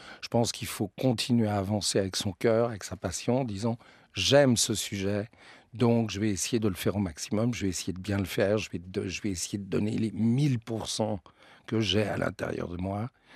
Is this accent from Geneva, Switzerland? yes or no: yes; Geneva, Switzerland; je suis arrivé en Suisse. Et donc, j'ai été élevé à Genève depuis que je suis tout petit.